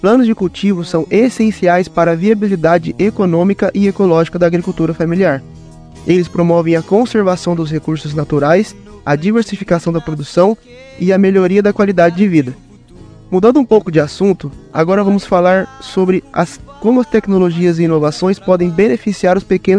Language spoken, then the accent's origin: Portuguese; Palmital, São Paulo, Brazil; da cidade de Palmital, São Paulo, e também curso o quarto ano de Agronomia